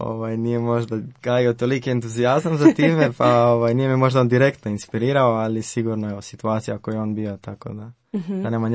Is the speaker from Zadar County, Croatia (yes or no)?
no; Zagreb, City of Zagreb, Croatia; born there; 22 godine, živim u Zagrebu i rođen sam u Zagrebu.